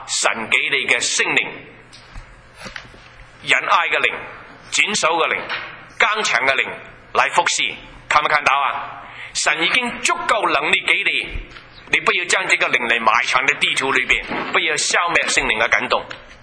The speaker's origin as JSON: {"language": "Chinese", "country": "China", "said": "我们中国人不是聋人的后裔，我们中国人是神的儿子儿女，是神教我的。"}